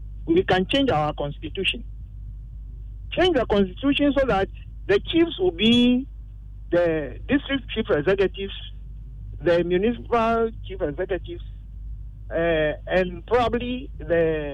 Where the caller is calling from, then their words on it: Tema, Greater Accra, Ghana; I'm calling from Tema.